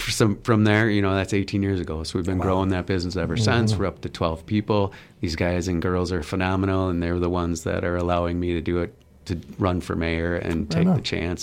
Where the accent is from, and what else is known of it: New Berlin, Wisconsin, United States; born or raised there; also born or lived in Milwaukee